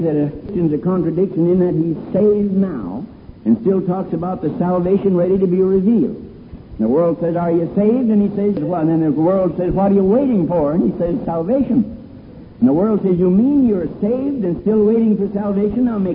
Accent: Pennsylvania, United States; born there; Now, I was born in the state of Pennsylvania, and therefore I'm an American citizen.

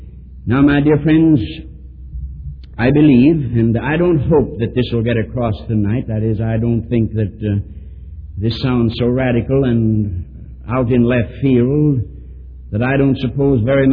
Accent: United States; Am I ashamed, wherever I may be, to say I'm an American? No.

